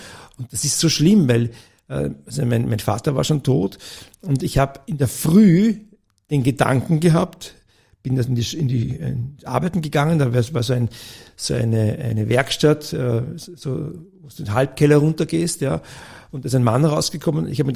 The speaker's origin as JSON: {"language": "German", "region": "Vienna", "country": "Austria", "tie": "born or raised there", "said": "ich bin in Wien groß geworden. Meine Eltern aus Eltern aus Oberösterreich, aber ich bin in Wien geboren und war dann in einer Volksschule im 4. Bezirk"}